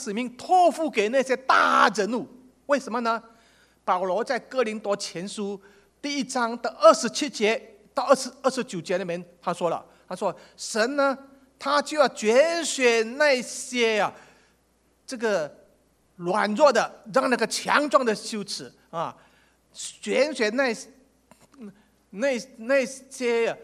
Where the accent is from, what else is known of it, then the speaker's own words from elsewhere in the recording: China; 其实我们要知道，我们中国人讲的天生我材必有用